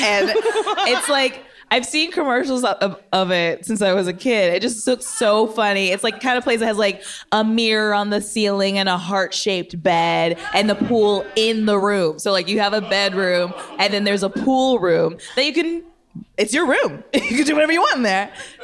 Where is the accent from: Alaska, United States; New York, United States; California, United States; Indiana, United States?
Indiana, United States; Indianapolis; Okay. I'm from Indianapolis, Indiana, and there is a...